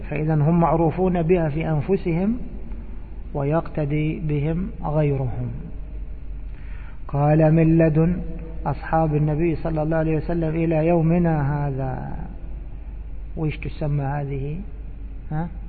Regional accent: Egypt; إحنا نقول عندنا في مصر قاعد يدخل

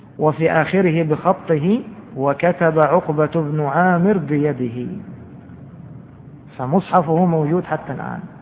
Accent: Egypt; ومن أحسن يعني ما كان عندنا في مصر

